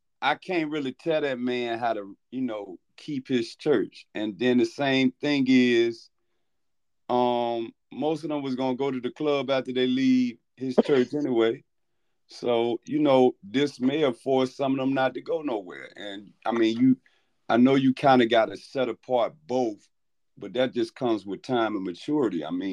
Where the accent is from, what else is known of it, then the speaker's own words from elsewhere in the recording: Philadelphia, Pennsylvania, United States; moved away; as I got older, I moved to North Carolina from Philadelphia and in college.